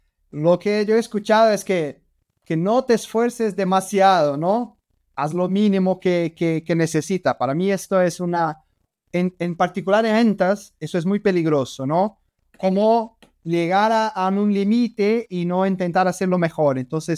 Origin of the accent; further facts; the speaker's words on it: Brazil; Para mí, como brasileño, Ayrton Senna es la persona que me encantaría cenar con él